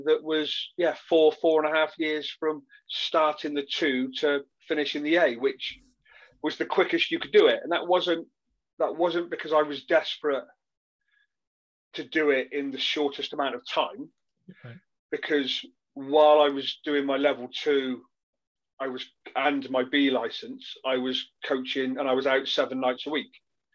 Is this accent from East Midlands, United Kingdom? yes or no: no; South West England, United Kingdom; I'm not from Bristol. So I played for Rovers, but I wasn't a Bristol boy. I came out of Somerset.